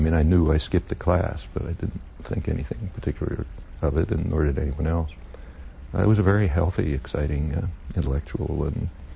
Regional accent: Philadelphia, Pennsylvania, United States; born there; I was born in 1928 in Philadelphia, immigrant, first-generation immigrant family, Jewish.

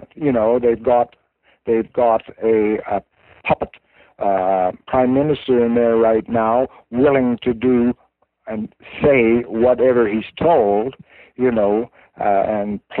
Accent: Canada; which you know, as a Canadian citizen, I have a right and I have a duty.

